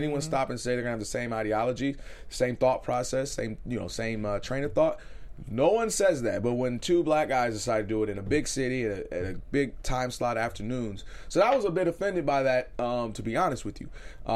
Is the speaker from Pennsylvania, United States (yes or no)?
no; Ann Arbor, Michigan, United States; what I've learned growing up in Ann Arbor, specifically outside of Detroit